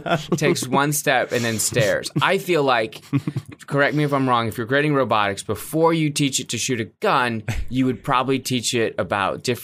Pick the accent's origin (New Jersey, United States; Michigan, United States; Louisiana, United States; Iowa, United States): Michigan, United States; Kalamazoo; I'm from Kalamazoo, Michigan, but Detroit was the closest city